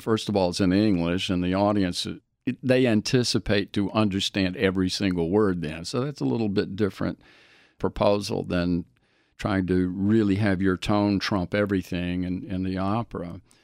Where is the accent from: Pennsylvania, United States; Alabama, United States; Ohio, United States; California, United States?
Alabama, United States; my life growing up in the Deep South in Alabama